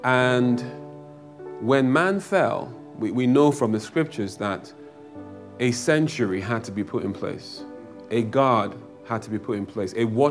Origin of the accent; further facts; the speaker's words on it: Nigeria; Growing up in Nigeria, right?